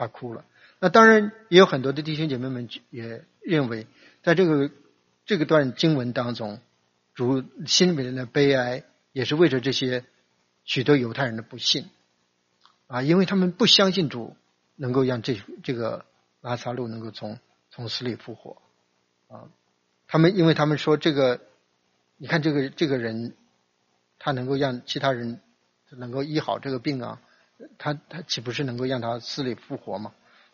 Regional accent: China; 我们特别是近代的中国人觉得好像是人死如灯灭

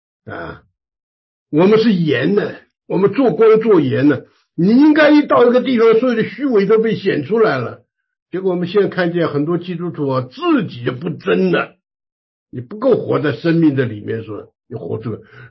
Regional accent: China; 我们中国人常常讲吃人的嘴软了

